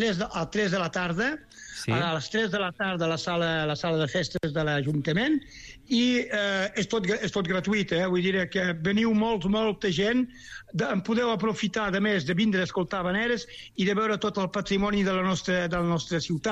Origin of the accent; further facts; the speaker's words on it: Catalonia, Spain; I jo sóc fill de les Terres de l'Ebre.